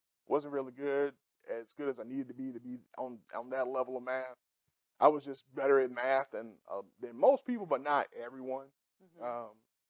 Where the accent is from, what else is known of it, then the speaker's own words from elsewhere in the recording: Morven, Georgia, United States; So Morven is a small town in South Georgia. We farm mostly for a living. Everybody in the area farms on some level.